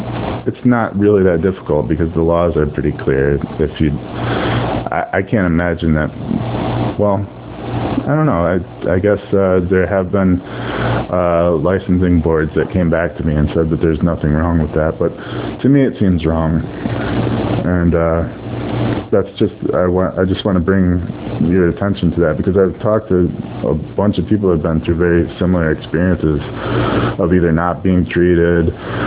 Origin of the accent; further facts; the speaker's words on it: Albany, New York, United States; I'm from Albany, New York, so, I mean, it's pretty...